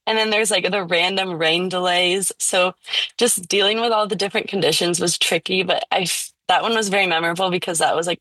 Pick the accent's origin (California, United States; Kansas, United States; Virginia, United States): California, United States; I definitely want to stay inside California because I'm from Orange County.